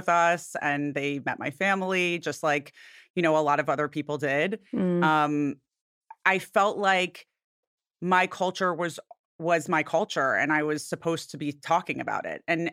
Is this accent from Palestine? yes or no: yes; Palestine; And so it was a lot of the memories of my childhood were of being Palestinian.